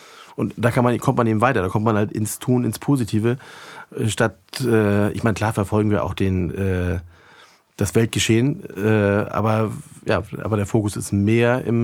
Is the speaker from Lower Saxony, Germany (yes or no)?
no; Schleswig-Holstein, Germany; Und Marie, Claudia, meine Frau und ich, wir kommen alle aus Nordfriesland.